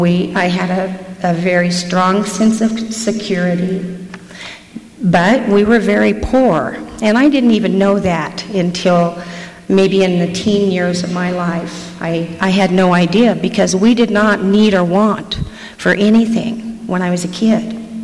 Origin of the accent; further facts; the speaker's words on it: Missouri, United States; born there; I was born in Missouri and have a lot of family that's still back there, and those are my roots.